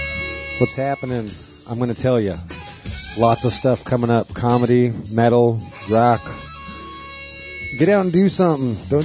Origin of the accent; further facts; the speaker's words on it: Maine, United States; I'm from Maine, goddammit.